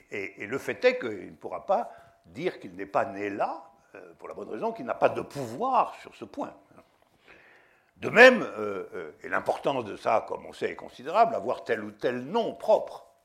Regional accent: Toulouse, Occitanie, France; Je me souviens quand j'étais jeune à Toulouse, les Espagnols n'étaient pas comme...

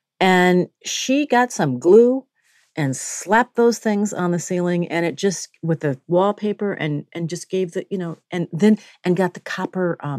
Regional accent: Minnesota, United States; I grew up in Minnesota.

